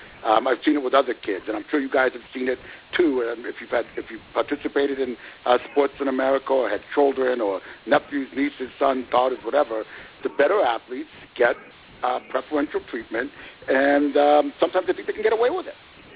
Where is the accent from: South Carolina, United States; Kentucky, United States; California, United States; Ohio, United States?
Ohio, United States; I'm one, growing up in Northeast Ohio and having sons here, high school football is our dominant sport here.